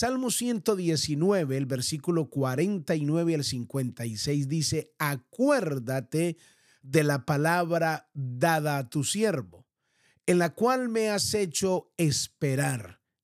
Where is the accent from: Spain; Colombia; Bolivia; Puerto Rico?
Colombia; que era el texto preferido de muchas familias allí en mi país, Colombia.